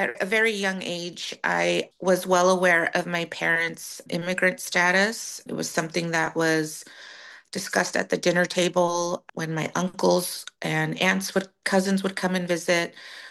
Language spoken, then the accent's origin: English; Dos Palos, California, United States; born there; I was born in Dos Palos here in the Central Valley.